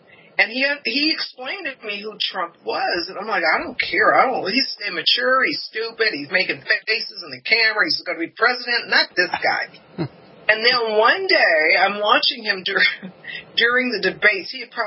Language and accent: English; Hollywood, California, United States; and I come from Hollywood, and I love stories.